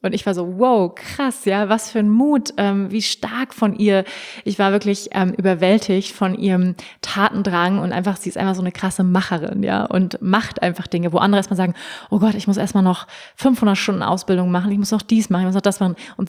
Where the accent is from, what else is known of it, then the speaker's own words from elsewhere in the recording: Hamburg, Germany; weil meine Eltern leben in Hamburg, ich komme aus Hamburg ursprünglich